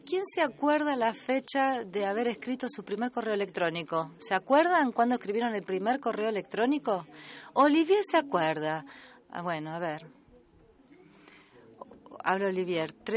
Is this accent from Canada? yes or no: yes; Canada; El desarrollo internacional para mí significa trabajar como canadiense en programas de asistencia externa.